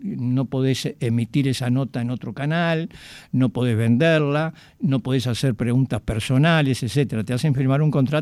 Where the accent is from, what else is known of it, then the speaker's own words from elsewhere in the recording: Montevideo, Uruguay; Le digo, sí, soy de Uruguay, Montevideo.